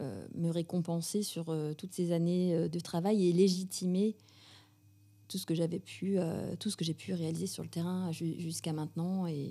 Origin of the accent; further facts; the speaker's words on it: France; puisque au départ, je suis française.